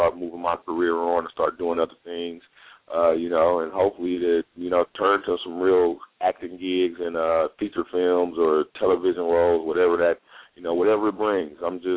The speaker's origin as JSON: {"language": "English", "town": "Lynwood", "region": "California", "country": "United States", "said": "I'm from California, you know, Linwood, East Side, man."}